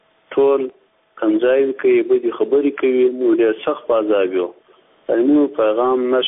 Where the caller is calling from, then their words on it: Kandahar, Afghanistan; زه د کندهار تماس کښې یم